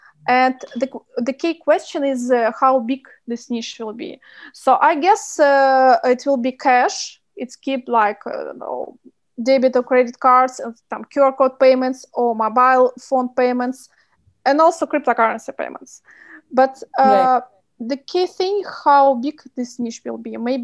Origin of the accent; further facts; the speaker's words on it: Russia; Yeah, but also I'm kind of you mentioned I'm from Russia